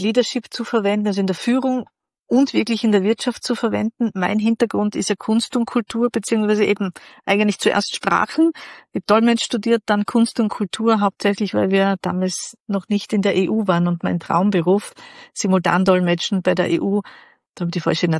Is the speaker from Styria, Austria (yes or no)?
yes; Graz, Styria, Austria; Ich bin ursprünglich aus Graz und wir sind die 5 Jahre nach Feldbach gezogen.